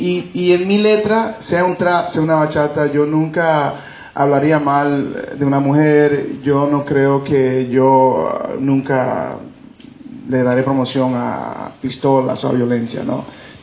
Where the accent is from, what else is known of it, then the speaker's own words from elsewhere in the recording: New York, United States; Yo nací y me crié en Nueva York.